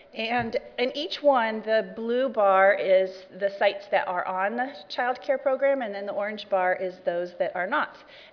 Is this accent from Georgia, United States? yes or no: no; California, United States; I'm from California, and all of this work was done in California, I should add.